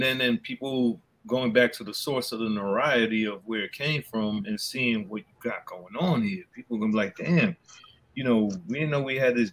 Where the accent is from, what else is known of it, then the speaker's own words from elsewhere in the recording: Bronx, New York, United States; No, I'm from the Bronx, so of course, like, I could definitely resonate with a whole lot of stories